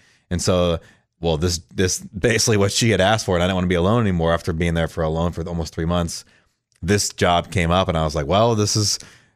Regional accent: San Francisco, California, United States; And I came from San Francisco, so I didn't come from a small city or anything.

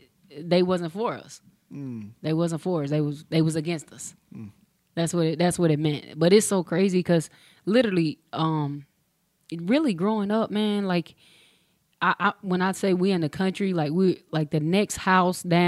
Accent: McConnells, South Carolina, United States; Originally from McConnell, South Carolina.

